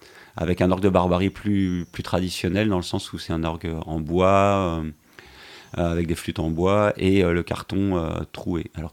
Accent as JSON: {"language": "French", "town": "Paris", "region": "Île-de-France", "country": "France", "tie": "born or raised there", "said": "Quand j'étais gamin à Paris, je vivais dans le quartier latin, donc 5e arrondissement. J'avais la chance d'évoluer dans un quartier qui était à la fois populaire, très joyeux, coloré et aussi avec de la nature"}